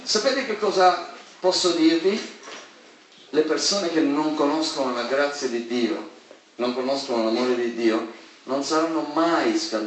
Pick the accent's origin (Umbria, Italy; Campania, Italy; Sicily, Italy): Sicily, Italy; Io vengo dalla Sicilia, so di cosa parlo